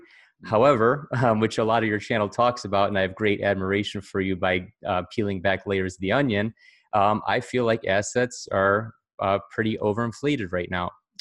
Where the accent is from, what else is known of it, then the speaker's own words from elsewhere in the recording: Ohio, United States; Sure. So born and raised in Northeast Ohio, big Cleveland sports fan, graduated from the University of Akron with a finance degree